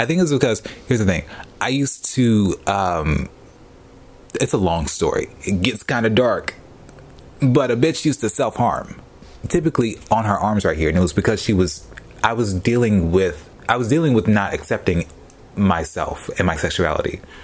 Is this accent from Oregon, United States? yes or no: no; Tennessee, United States; I always tell people I'm from Tennessee. You know, the home of country music and racism.